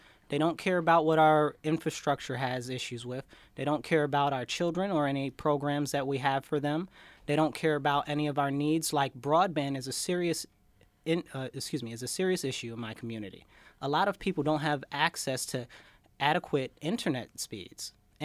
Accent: New York, United States; He's all about himself, but he's always, being a New Yorker, we already knew that.

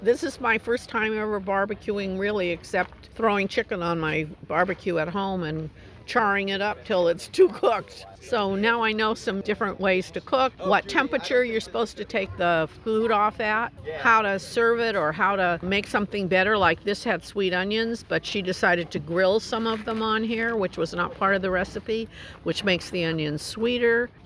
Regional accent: Port Hueneme, California, United States; I'm from Wainimi Beach, California, which is in Ventura County.

